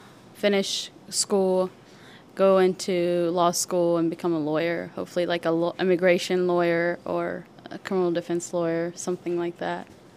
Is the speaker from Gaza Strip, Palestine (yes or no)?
no; Tulkarm, West Bank, Palestine; I'm originally from Palestine. I'm from a little city called Turkerim, and now we live here.